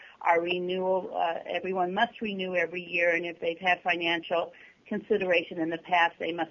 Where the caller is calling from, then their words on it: Agoura Hills, California, United States; I'm calling from Agora Hills, Temple Beth Haverim.